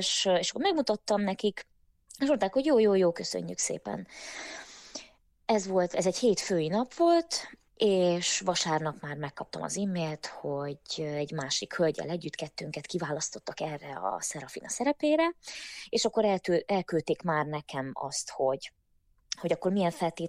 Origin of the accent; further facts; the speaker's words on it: Hungary; Tehát az, hogy én magyarként, tehát igen, ahogy mondod, egyedüli külföldiként belecsöppenni egy ilyen próba folyamatba, ahol mindenki rajtam kívül olasz